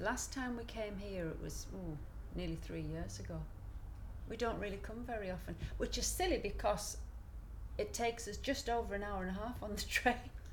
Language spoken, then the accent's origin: English; Hartlepool, North East England, United Kingdom; also born or lived in Nottingham; I was born in Hartlepool and I grew up there until I went away to college and I went to Nottingham.